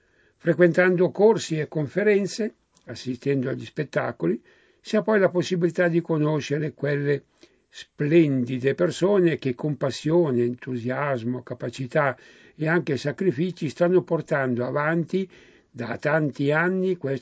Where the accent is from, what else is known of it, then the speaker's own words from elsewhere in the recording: Milan, Lombardy, Italy; Io sono milanese non più giovane, non allenata a parlare il mio dialetto, perché ai miei tempi i nostri genitori preferivano farci parlare italiano